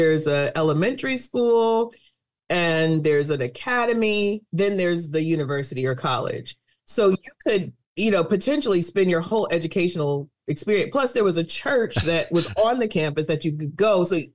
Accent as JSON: {"language": "English", "town": "New London", "region": "Connecticut", "country": "United States", "tie": "born there", "said": "I was born in New London, Connecticut."}